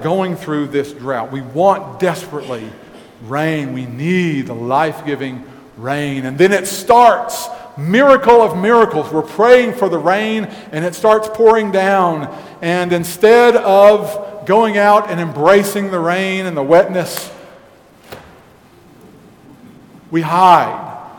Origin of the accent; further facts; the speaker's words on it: Texas, United States; I grew up in the Texas Panhandle, and farming is one of the main sources of income and is a way of life for the people there.